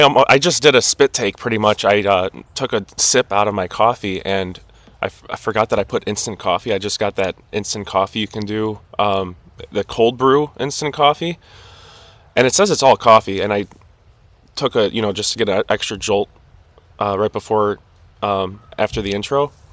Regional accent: Cary, Illinois, United States; I grew up in Cary since I was 3 years old, have two kids now, starting a family here

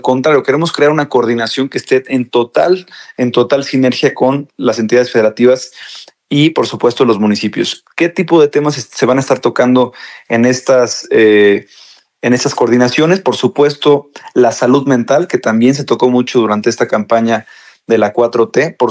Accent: Quintana Roo, Mexico; soy uno de los senadores más jóvenes del país, a mis 30 años estoy llegando aquí al Senado de la República, vengo del estado de Quintana Roo.

